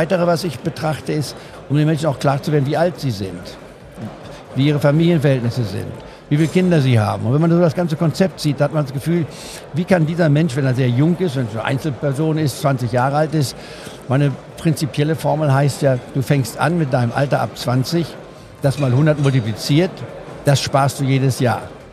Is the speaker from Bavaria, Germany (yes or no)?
no; Goslar, Lower Saxony, Germany; in Goslar am Harz, wo ich aufgewachsen bin